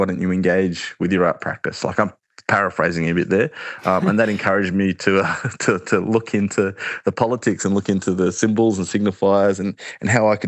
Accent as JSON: {"language": "English", "town": "Perth", "region": "Western Australia", "country": "Australia", "tie": "born or raised there", "said": "I grew up in East Cannington, in Perth, and it's like it's a mix of people there, like ethnicities. There's a lot of Muslim kids there. There's all sorts of different things. A lot of Aboriginal kids, a lot of Islander kids, a lot of white kids."}